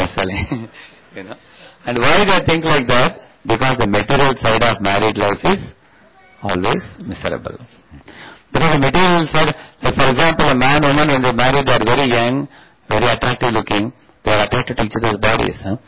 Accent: South India, India; I come from South India. In South India, the guru and the superiors are treated with respect.

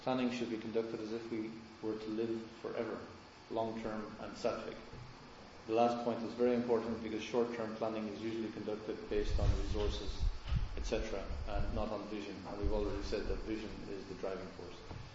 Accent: Ireland; because I'm from Ireland, it was the Celtic Church and the Roman Church, and St. Patrick came to Ireland to make everyone Christian.

